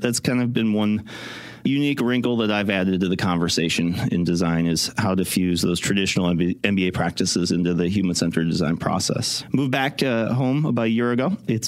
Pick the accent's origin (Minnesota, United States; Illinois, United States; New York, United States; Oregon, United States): Minnesota, United States; I'm from Minnesota